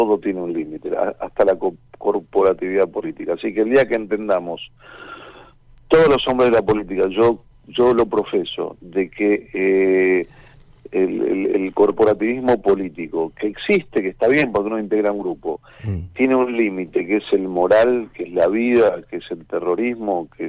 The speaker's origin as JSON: {"language": "Spanish", "country": "Argentina", "said": "Yo soy argentino"}